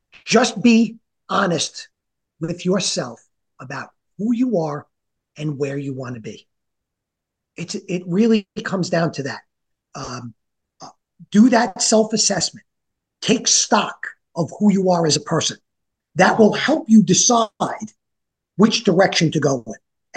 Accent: New York, United States; accent: New York; hopefully my hands and my New York accent didn't scare anyone away.

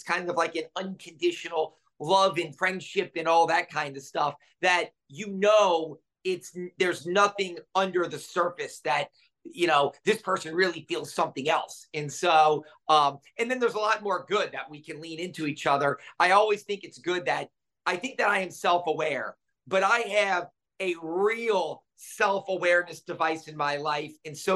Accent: New Orleans, Louisiana, United States; we've both been at WDSU now 20 plus years, and we're both from New Orleans.

